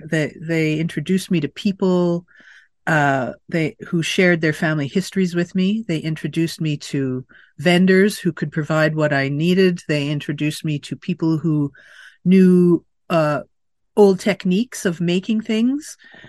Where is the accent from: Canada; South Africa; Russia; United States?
Canada; Winnipeg, Manitoba; growing up in Winnipeg